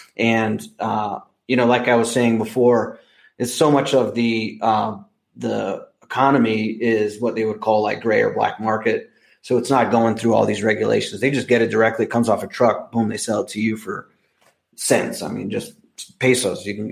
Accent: United States; now in Mexico; I grew up in the United States and I know how it is

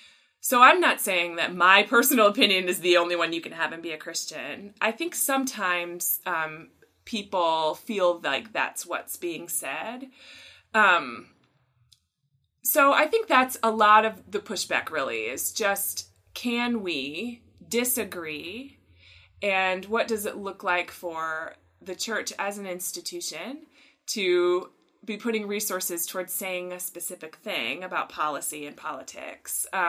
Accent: United States; that I'm white, that I'm American, that I am middle class or upper middle class

